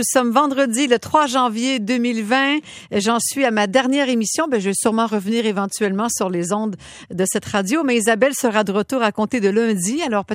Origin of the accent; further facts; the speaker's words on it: Quebec, Canada; qui est la référence en remise en forme chez nous au Québec